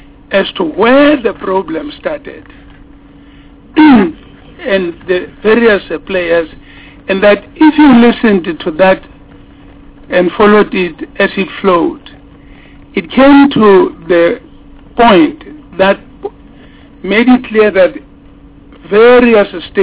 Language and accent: English; South Africa; I was born and bred in South Africa.